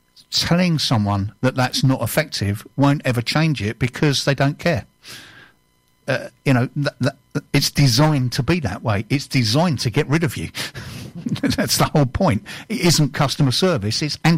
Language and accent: English; Bury, North West England, United Kingdom; born there; I was born in Bury.